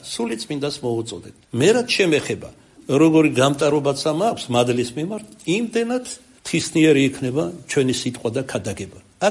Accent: Kartli, Georgia; მე ქართლელი ვარ და ქართულად გეტყვით.

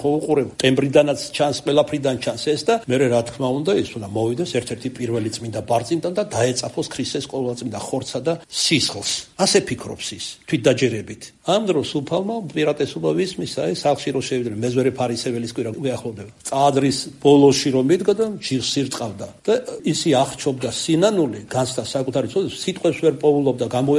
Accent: Kartli, Georgia; რა ქართლელი ვარ თქვენ იმერული ისე არმეს მისმეთქი

